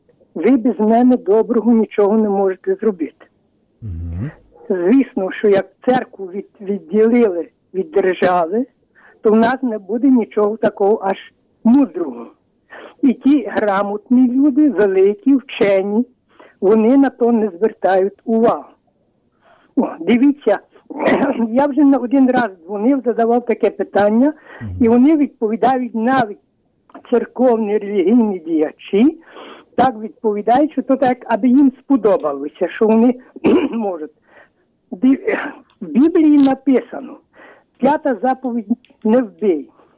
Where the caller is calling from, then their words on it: Lviv, Lviv Oblast, Ukraine; Я телефоную зі Львова.